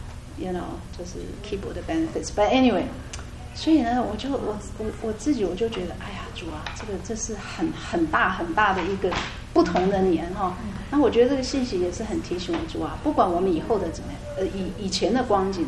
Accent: China; 这个我们中国人很喜欢讲这个负能量啊

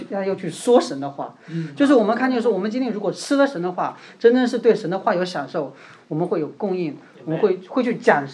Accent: China; 觉得我们中国人对吃是非常的讲究的

